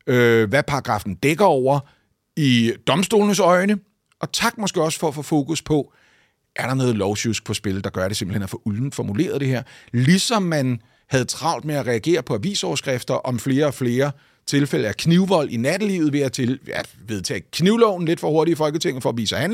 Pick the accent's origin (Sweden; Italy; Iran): Iran; now in Denmark; jeg, min familie, vi kom til Danmark fra Iran, fordi dernede må man ikke gøre de her ting.